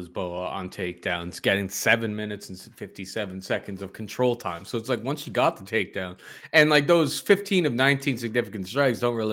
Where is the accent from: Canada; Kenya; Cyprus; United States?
Canada; Here, we're Canadian.